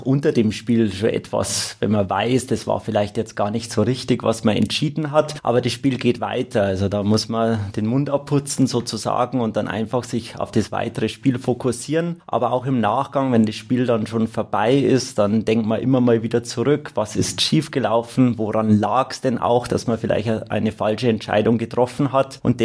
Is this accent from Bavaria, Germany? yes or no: yes; Deggendorf, Bavaria, Germany; in meiner Heimatstadt Deckendorf pfeifen zu dürfen